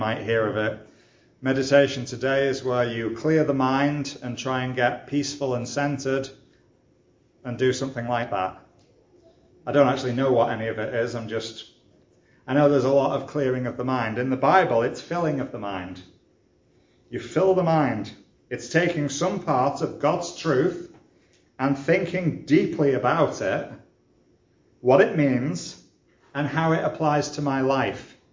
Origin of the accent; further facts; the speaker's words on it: Wigan, North West England, United Kingdom; I'm from Wigan